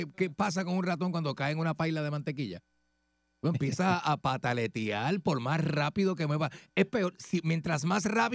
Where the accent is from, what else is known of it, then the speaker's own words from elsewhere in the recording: Ponce, Puerto Rico; Yo soy de Ponce. Pude haber ido para Mayagüez en lugar de San Juan.